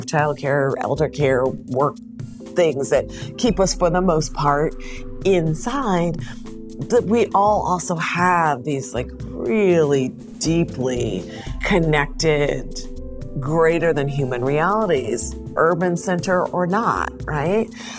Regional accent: California, United States; also born or lived in Denver, Colorado / Iowa City, Iowa; so I was born in Denver. But we moved to Southern California when I was a toddler. So I am a Californian by upbringing. Though then in high school, he got a new position at the University of Iowa. And so I finished high school in Iowa City, Iowa

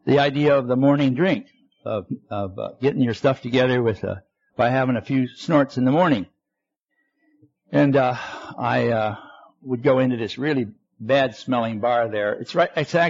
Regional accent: Detroit, Michigan, United States; because I come from Detroit, see, originally.

